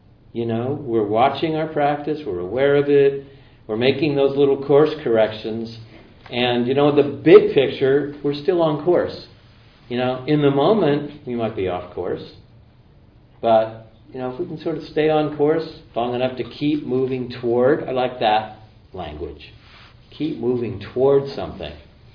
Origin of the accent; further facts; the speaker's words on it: Marin County, California, United States; You know, I grew up in Marin County for God's sake, you know.